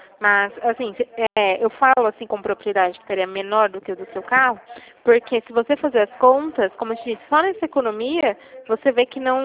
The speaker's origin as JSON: {"language": "Portuguese", "region": "São Paulo", "country": "Brazil", "said": "eu já sou de São Paulo"}